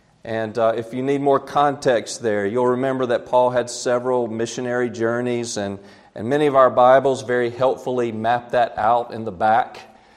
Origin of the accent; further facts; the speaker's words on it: South Carolina, United States; So in my home state, South Carolina, geographically it's divided in sort of two major sections.